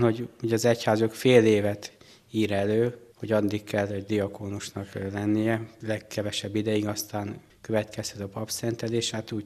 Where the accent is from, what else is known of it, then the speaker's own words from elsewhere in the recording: Györköny, Tolna, Hungary; also born or lived in Paks; Nem, én Pakson születtem, de Paks mellett egy kis faluba, Györkönyben nőttem fel.